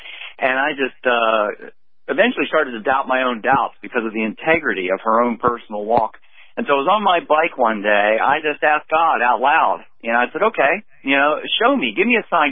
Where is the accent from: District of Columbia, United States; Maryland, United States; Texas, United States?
Maryland, United States; Baltimore; I grew up in South Baltimore, middle class family, and we went to a little Lutheran church up the street.